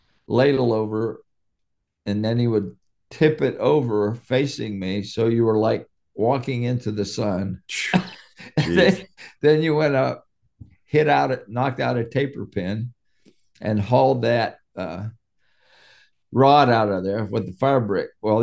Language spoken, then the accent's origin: English; Aliquippa, Pennsylvania, United States; Well, I grew up in a little steel town called Aliquippa, Pennsylvania. It's about 20 miles northwest of Pittsburgh.